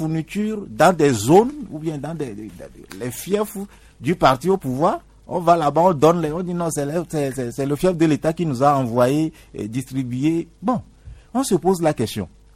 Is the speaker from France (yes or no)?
no; Maritime, Togo; Mais chez moi, dans le Yoto ou bien à côté, dans certaines régions de la savane, les gens attendent.